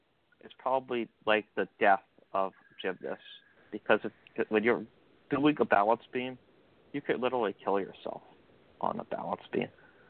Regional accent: New York, United States; I am not from Siberia. I'm from New York, you knucklehead.

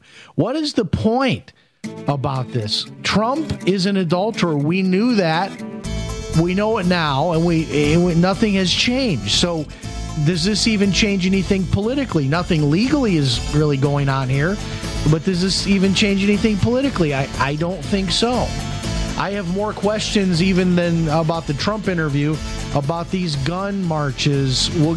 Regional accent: Chicago, Illinois, United States; when I was growing up in Chicago.

